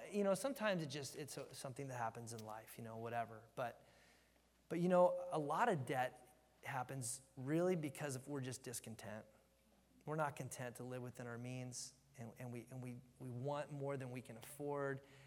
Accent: Jerusalem, Jerusalem District, Israel; English is a second language; Like growing up in Israel, I'm like, downtown Jerusalem, there's a lion in the streets.

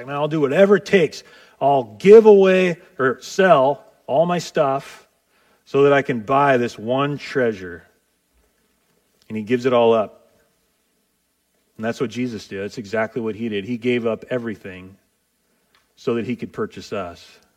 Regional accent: Seaside, Oregon, United States; I grew up in Seaside. You know, we're out here in Astoria

